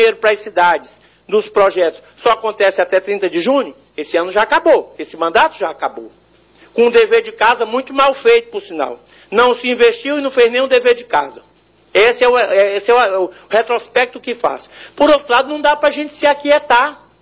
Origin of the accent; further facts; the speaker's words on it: Sena Madureira, Acre, Brazil; eu sou de Sena Madureira e tenho orgulho de morar lá.